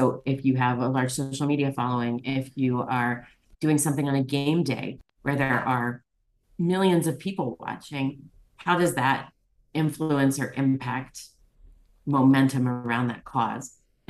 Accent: Washington, District of Columbia, United States; also born or lived in San Francisco Bay Area; I grew up half in Washington, D.C., half in the San Francisco Bay Area.

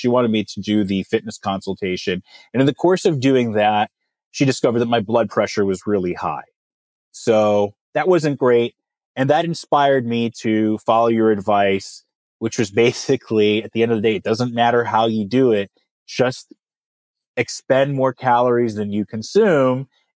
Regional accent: New York, United States; I'm originally from New York, a very New York, New Jersey, Connecticut, tri-state area, gym, tan, laundry crowd.

